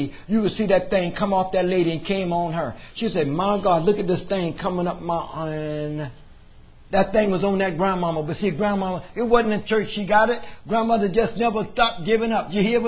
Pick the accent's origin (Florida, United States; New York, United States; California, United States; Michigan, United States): Florida, United States; Miami; they heard about I was from Miami